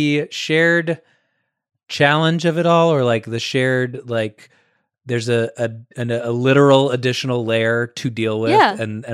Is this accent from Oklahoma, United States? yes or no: no; Atlanta, Georgia, United States; This isn't like when I was growing up in Atlanta and a flurry came down and schools were closed